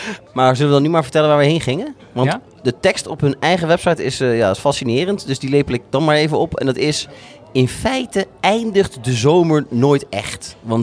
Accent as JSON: {"language": "Dutch", "region": "Utrecht", "country": "Netherlands", "said": "het staat zeg maar in mijn collectieve geheugen als Utrechter, want je loopt er heel vaak langs"}